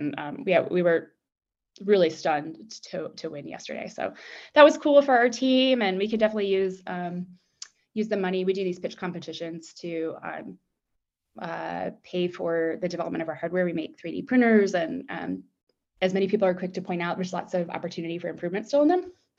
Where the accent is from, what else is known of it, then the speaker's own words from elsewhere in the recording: Detroit, Michigan, United States; I grew up in Detroit, have family that still works in factories on the line